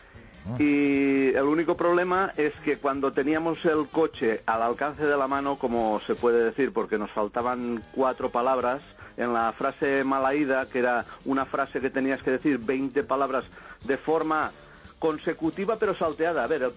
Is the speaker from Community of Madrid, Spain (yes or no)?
no; Castellón, Valencian Community, Spain; Soy de aquí de Castellón, pero se ve que por insistencia y como somos vecinos, pues al final me llamaron.